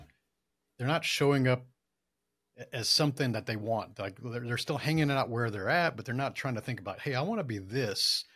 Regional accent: Texas, United States; Just like I have, I'm from Texas.

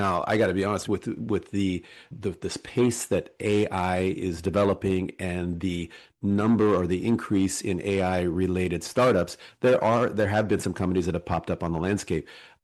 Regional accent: Seattle, Washington, United States; In 2017, moved back to Seattle, my hometown

